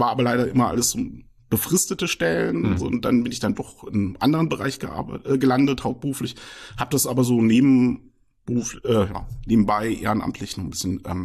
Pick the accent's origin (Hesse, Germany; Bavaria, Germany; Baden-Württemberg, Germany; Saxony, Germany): Hesse, Germany; Fulda; Ja, ich bin in Fulda geboren, war dann auch bis zum Abi und Zivildienst so etwa 2004 hier in Fulda sesshaft.